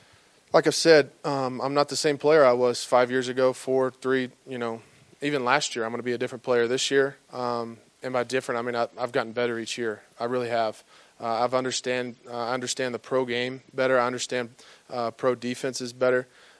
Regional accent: Texas, United States; Growing up in Texas, you know, you kind of inherited into the Cowboys fans

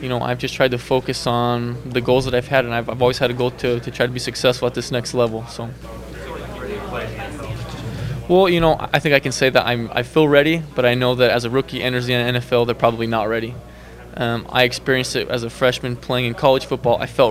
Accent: Phoenix, Arizona, United States; Down in the Phoenix area. I'm from the Phoenix area, so after our football season, I moved back home, and I've been training down there.

